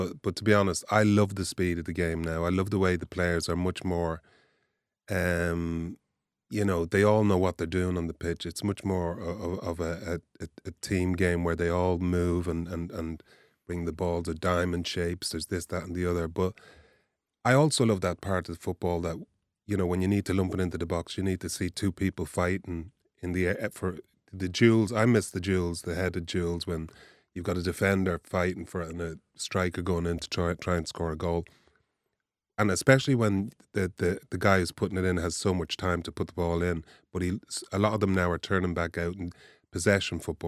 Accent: Ireland; I grew up in Ireland. I went out in Ireland. I went playing soccer games all over Ireland.

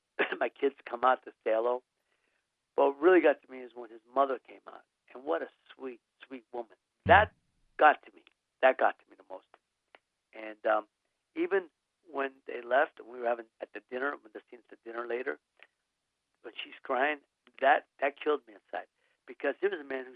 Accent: Youngstown, Ohio, United States; also born or lived in Santa Monica; I mean, I'm back in my hometown of Youngstown. I was Santa Monica, California for 30 years. But I came back to Youngstown 3 years ago.

